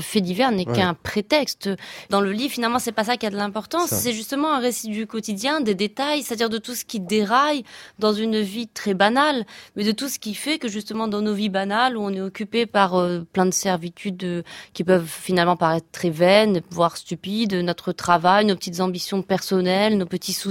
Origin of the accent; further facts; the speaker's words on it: Morocco; Moi, j'ai grandi au Maroc, dans un pays où on a encore très souvent des nounous à la maison qui restent là.